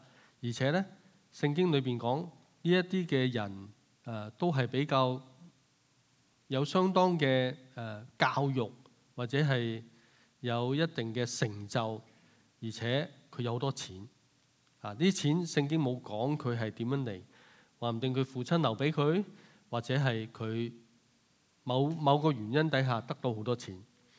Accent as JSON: {"language": "Chinese", "country": "Hong Kong", "lives_now": "Canada", "said": "但这些我们香港来的朋友们希望我们都能够可以获得加拿大的永久居民"}